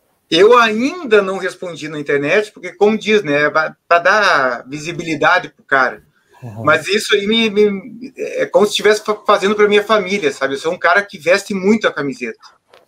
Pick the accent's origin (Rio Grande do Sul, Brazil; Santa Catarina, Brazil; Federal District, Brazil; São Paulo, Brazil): Rio Grande do Sul, Brazil; eu sou gaúcho, gremista.